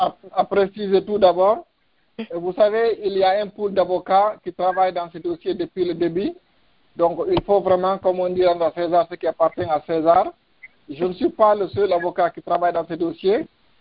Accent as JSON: {"language": "French", "country": "Guinea", "said": "Je suis guinéen, j'ai fait mes études primaires et secondaires ici avant de me rendre en Suisse, où j'ai fait ma maîtrise en droit à l'Université de Lausanne"}